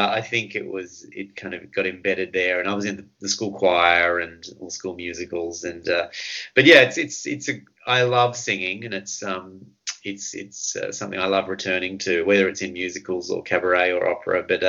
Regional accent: Maroubra, New South Wales, Australia; I was born in Sutherland Hospital down in the Shire, good Shire boy, and then I grew up in Maroubra, went to school in Randwick

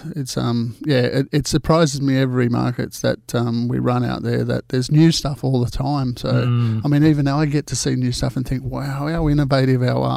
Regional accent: La Perouse, New South Wales, Australia; when I was a child growing up in La Perouse, that was our backyard

